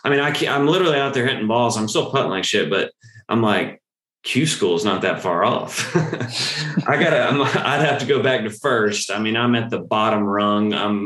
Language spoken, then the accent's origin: English; Alabama, United States; because like I'm from Bama. Not that I have like a redneck accent or anything